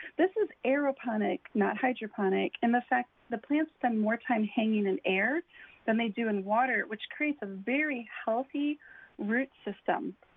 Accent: Minnesota, United States; now in Florida, United States; You know, I grew up in Minnesota, and when you put a seed in the ground, you get a plant. That doesn't necessarily happen in Florida.

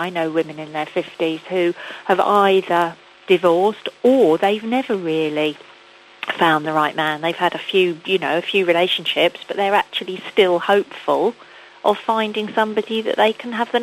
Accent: Broadstairs, South East England, United Kingdom; because it's set in my hometown of Broadstairs. It's set locally.

